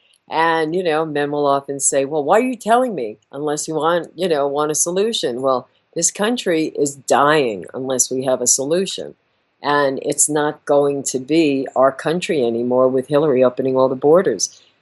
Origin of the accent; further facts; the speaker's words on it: New York, United States; And, you know, I'm from New York.